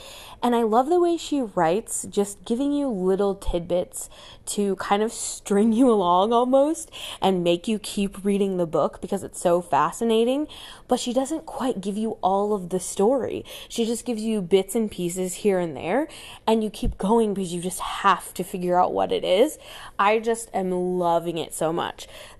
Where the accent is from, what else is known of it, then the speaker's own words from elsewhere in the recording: Iowa, United States; I'm from Iowa.